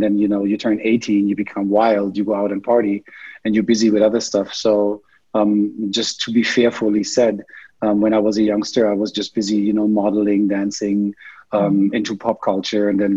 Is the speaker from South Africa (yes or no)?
no; Germany; also born or lived in New York / Chicago; I'm born and raised in Germany, though my family, my father is black. He's from the States. He's from Virginia. And so I had the pleasure of going back and forth. I lived in the States for some time.